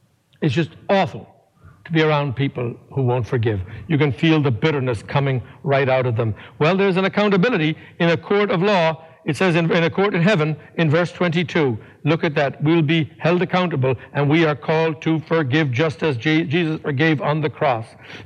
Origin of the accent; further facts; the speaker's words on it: Ireland; growing up in Ireland, if Ireland wasn't such a violent country